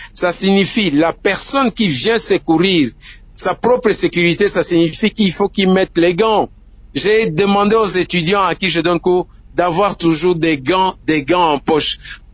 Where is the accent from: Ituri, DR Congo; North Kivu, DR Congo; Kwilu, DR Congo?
Kwilu, DR Congo; Kikwit; Ici chez nous à Kikwit, les meilleurs médecins que les gens écoutent s'appellent Docteur Ndé.